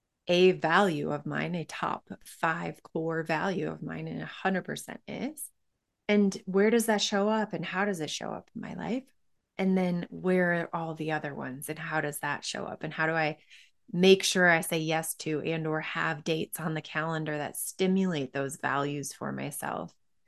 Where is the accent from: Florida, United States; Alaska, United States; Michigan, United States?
Michigan, United States; I grew up in Michigan and we always used to say April showers bring May flowers.